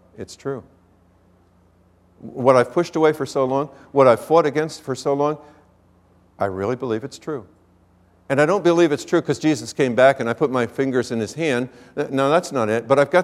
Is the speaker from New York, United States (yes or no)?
yes; Washingtonville, New York, United States; I grew up in Washingtonville, New York, a little town about the size of what Jerusalem probably was at that time. We knew everybody's business.